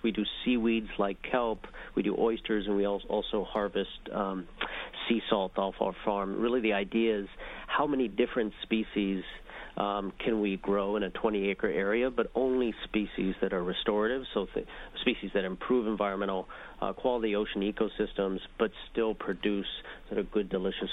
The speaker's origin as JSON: {"language": "English", "region": "Newfoundland and Labrador", "country": "Canada", "tie": "born or raised there", "said": "I'm born and raised in Newfoundland, Canada"}